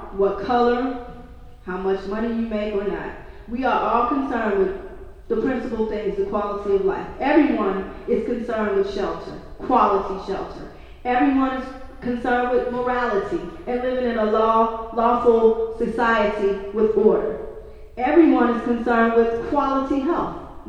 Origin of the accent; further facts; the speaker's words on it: Bronzeville, Illinois, United States; I reside in Englewood. I'm a homeowner in Englewood. I grew up in Bronzeville, yet but a few blocks away from Robert Taylor Homes.